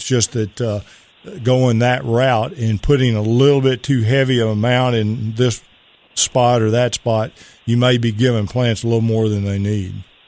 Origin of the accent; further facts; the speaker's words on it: Pittsburgh, Texas, United States; I'm from Pittsburgh, Texas, over in East Texas